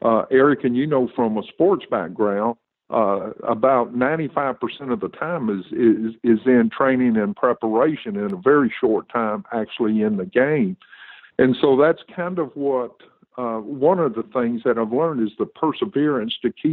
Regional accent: the South, United States; one of the biggest benefits growing up in the South is that no matter where you were from or what color you were, we all had to play as a team.

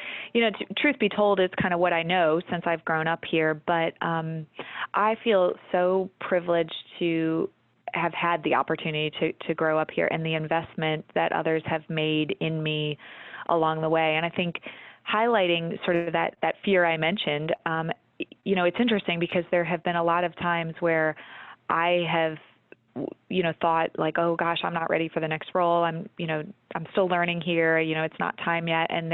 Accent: Ohio, United States; I'm originally from Ohio, came down here for what I thought was going to be a one-year job.

